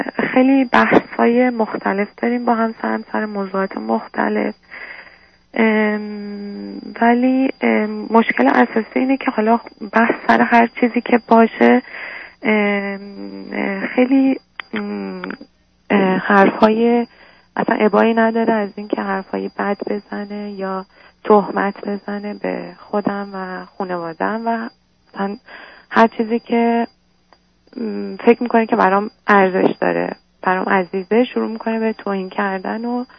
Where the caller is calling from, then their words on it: Iran; از ایرانم تماس میگیرم.